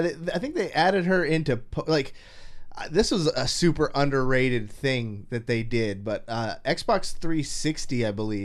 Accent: Rio Linda, California, United States; I grew up in Rio Linda, and he is the nightmare.

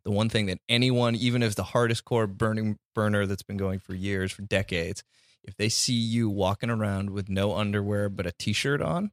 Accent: Canada; I'm Canadian, so that's fitting.

